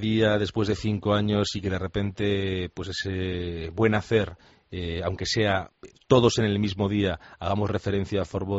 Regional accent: Bilbao, Basque Country, Spain; Yo, que siendo de Bilbao

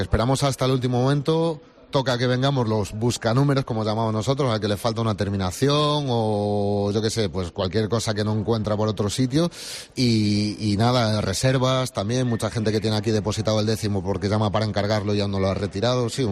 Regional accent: Galicia, Spain; somos gallegos y siempre le ponemos más mimo a las cosas

